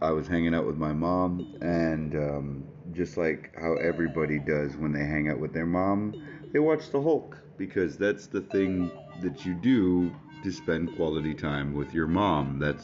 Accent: Belgium; I'm from Belgium.

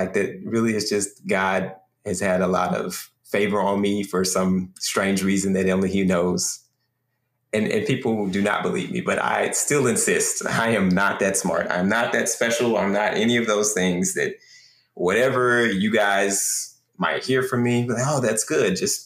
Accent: Dallas, Texas, United States; Of course, I'm a Texas guy, born and raised. I grew up in the Dallas area, and now I live here in Austin, Texas, and with my wife and two kids.

